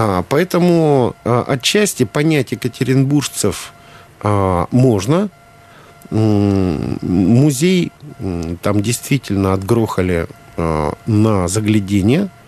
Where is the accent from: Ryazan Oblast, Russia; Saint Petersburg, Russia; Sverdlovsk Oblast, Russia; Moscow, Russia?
Sverdlovsk Oblast, Russia; Nizhny Tagil; Я сам родом из Свердловской области, из Нижнего Тагила. В Екатеринбурге учился как раз во времена, когда Борис Николаевич был там первым секретарем обкома.